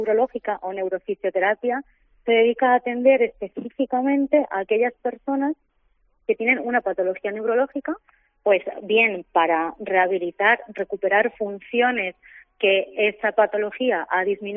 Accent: Segovia, Castile and León, Spain; now in Seville, Spain; Y todo el mundo sabe que yo no soy de Sevilla, que soy de Segovia.

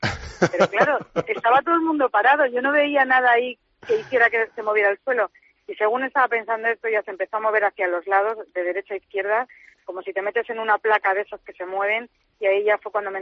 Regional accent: Spain; como se dice, como buen español, poco inglés sabía.

